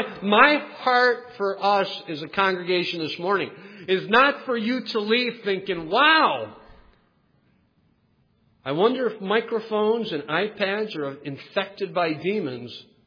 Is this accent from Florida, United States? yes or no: no; Ohio, United States; He's from Michigan. I'm from Ohio.